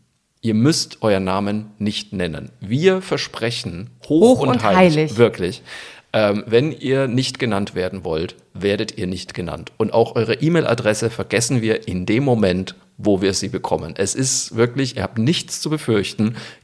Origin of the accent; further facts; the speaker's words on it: Zeil am Main, Bavaria, Germany; Jetzt muss man dazu sagen, ich war in Zeil am Main, das war gleich die zweite Show, mein Heimatort.